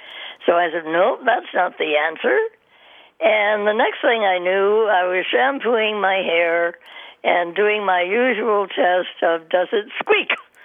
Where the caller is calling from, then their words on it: Miami, Florida, United States; I'm calling you from Miami.